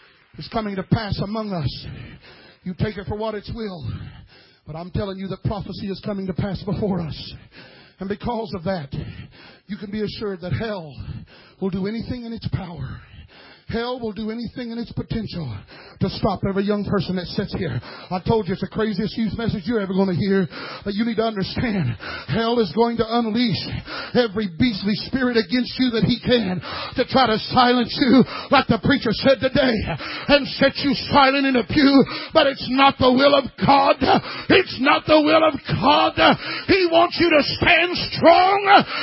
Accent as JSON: {"language": "English", "region": "Indiana", "country": "United States", "lives_now": "Texas, United States", "said": "Now, I'm from Texas now. Originally from Indiana"}